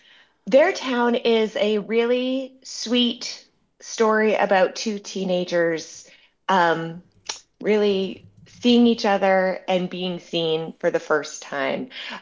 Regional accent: Millbridge, Maine, United States; I am from down east, so Ricky, I'm very excited for your documentary. I'm from Millbridge, and Bangor was always the big city for us, the destination to get to a metropolis.

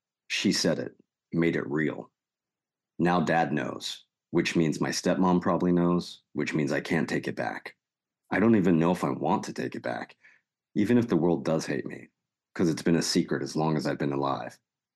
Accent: Texas, United States; So I was born and raised in Texas. My dad was in the Air Force.

